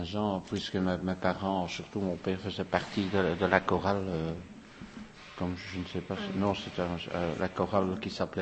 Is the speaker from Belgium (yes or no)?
yes; Molenbeek, Brussels, Belgium; je suis né à Molenbeek et j'ai toujours habité à Molenbeek, donc, avec mes parents, qui également étaient des Molenbeekois